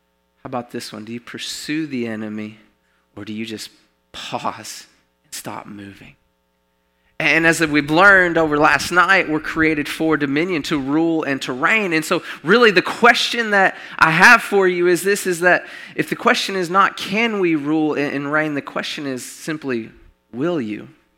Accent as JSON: {"language": "English", "region": "Arkansas", "country": "United States", "said": "I'm from Arkansas, y'all, cut me some slack."}